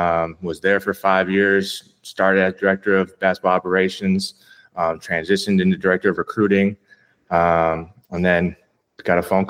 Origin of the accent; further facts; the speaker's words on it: Middleton, Wisconsin, United States; I'm from Middleton, Wisconsin, just a suburb right outside of Madison.